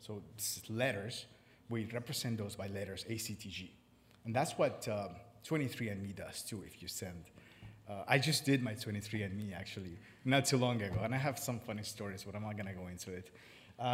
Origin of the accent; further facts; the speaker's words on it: Montreal, Quebec, Canada; I'm from Montreal. I did my PhD at McGill University. I've been at UCI for 12 years.